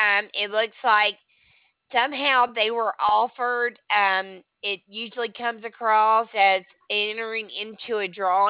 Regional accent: Alabama, United States; Oh, I'm from Alabama. I can't get all those names.

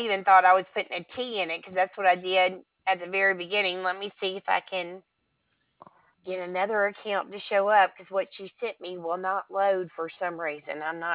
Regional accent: Alabama, United States; Oh, I'm from Alabama. I can't get all those names.

